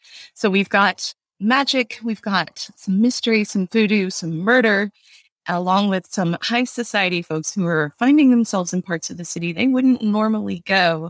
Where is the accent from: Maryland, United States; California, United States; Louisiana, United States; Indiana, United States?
Louisiana, United States; Baton Rouge; I've always been drawn to that city. I grew up in Baton Rouge.